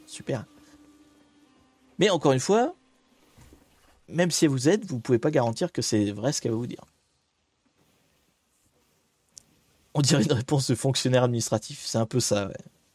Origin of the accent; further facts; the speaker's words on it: Normandy, France; moi, je suis normand. Bon là maintenant je suis dans les Pays de la Loire, mais je suis né en Normandie